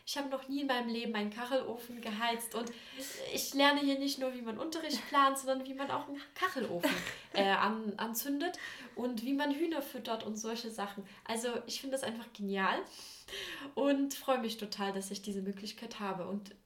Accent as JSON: {"language": "German", "region": "Saxony", "country": "Germany", "tie": "born or raised there", "said": "ich bin ja in Sachsen auch zur Schule gegangen"}